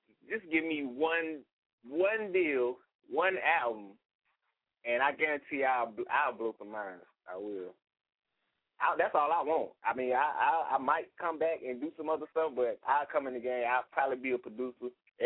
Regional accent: Waycross, Georgia, United States; now in Brunswick, United States; No, I'm originally from Waycross, but I've been in Brunswick since 95. This is home right now.

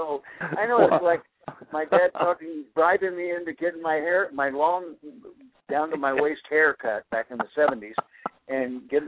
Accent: Tennessee, United States; when I was a kid growing up in Tennessee, I used to watch them put the rings in the bulls' noses

